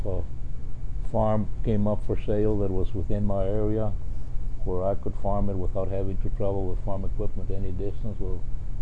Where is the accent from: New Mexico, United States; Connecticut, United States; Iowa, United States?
New Mexico, United States; Bracito; I was born in Bracito, New Mexico, about 4 miles from Mesquite, in April the 2nd, 1925.